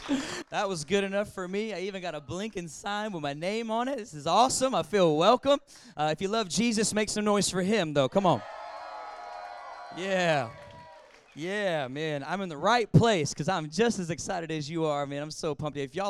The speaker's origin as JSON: {"language": "English", "town": "Atlanta", "region": "Georgia", "country": "United States", "said": "I'm from Atlanta, Georgia, and where I preach in Atlanta, we like to talk back to the preacher."}